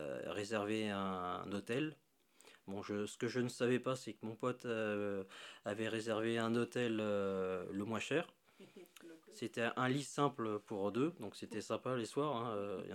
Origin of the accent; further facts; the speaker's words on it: Royan, Nouvelle-Aquitaine, France; also born or lived in Paris; Moi, au départ, en fait, je suis de Charente-Maritime, du côté de Royan. Et donc, j'ai passé toute mon enfance là-bas à apprendre la cuisine.